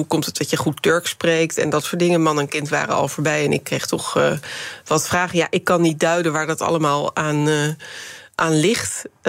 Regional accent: Rotterdam, South Holland, Netherlands; born there; lokale verkiezingen en landelijke verkiezingen, Rotterdam, waar ik geboren ben, vrij laag ligt

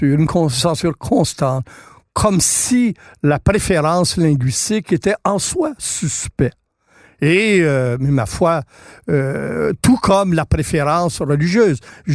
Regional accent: Mattawa, Ontario, Canada; moi je suis né à Mattawa, un petit village, et au collège on me taquinait, on m'accusait, on m'appelait métisse.

